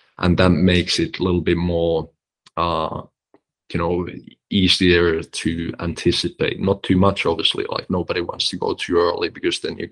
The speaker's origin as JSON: {"language": "English", "country": "Finland", "said": "I was still traveling from Finland. I was going to high school in Finland, and you know, Adam Cels was kind enough to, you know, give me gloves to a 17-year-old Finnish kid"}